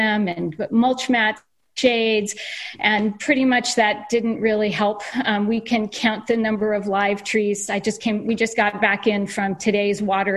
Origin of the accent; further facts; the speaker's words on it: Idaho, United States; also born or lived in Bay Area; I grew up in Idaho, outside city limits of Boise, lived in the Bay Area after that for several decades.